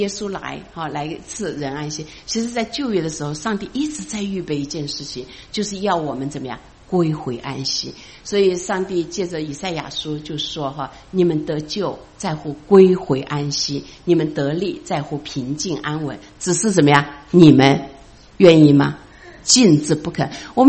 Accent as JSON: {"language": "Chinese", "country": "China", "said": "是不是我们中国人的话？"}